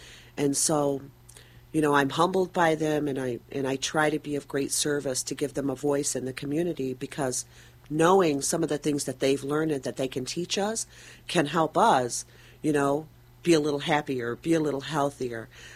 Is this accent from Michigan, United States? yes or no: yes; Pontiac, Michigan, United States; born there; now in Westland, United States; Yes. Mm-hmm. I was born in Pontiac.